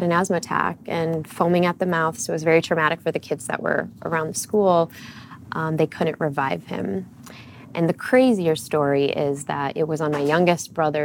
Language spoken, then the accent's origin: English; Chicago, Illinois, United States; born and raised in Chicago, right in the city.